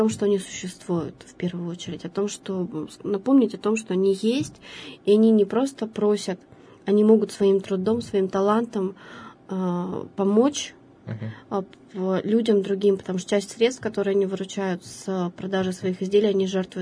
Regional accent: Lesosibirsk, Krasnoyarsk Krai, Russia; now in Yekaterinburg, Russia; я сама не из города Екатеринбурга, я из Красноярского края, города Лесосибирска

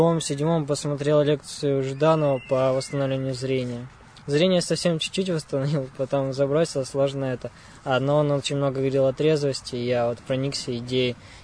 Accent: Kurgan, Kurgan Oblast, Russia; Нет, я из Кургана, учусь в Тюмени.

